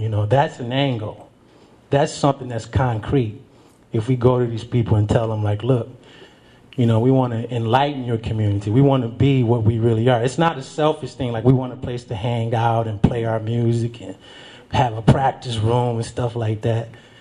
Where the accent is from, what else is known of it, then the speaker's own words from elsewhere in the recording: Detroit, Michigan, United States; I'm from Detroit, Michigan, and I'm living proof that music can save your life.